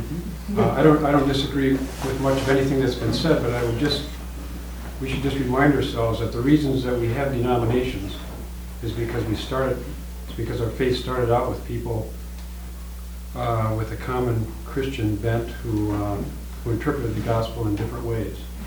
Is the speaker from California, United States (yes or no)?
no; South Dakota, United States; I just went back to my hometown congregation in western South Dakota